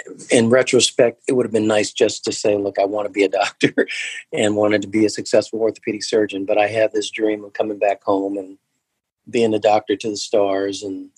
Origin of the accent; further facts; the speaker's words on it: Los Angeles, California, United States; I wanted to come back to the town where I grew up in Los Angeles, and I wanted to be the team doctor for the Los Angeles Lakers.